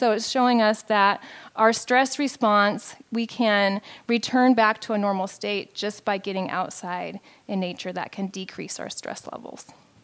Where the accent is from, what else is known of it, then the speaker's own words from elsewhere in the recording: Pacific Northwest, United States; I know I'm from the Pacific Northwest, so that's an issue